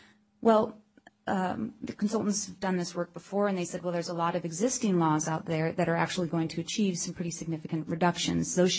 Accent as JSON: {"language": "English", "region": "California", "country": "United States", "said": "I'm from the San Joaquin Valley."}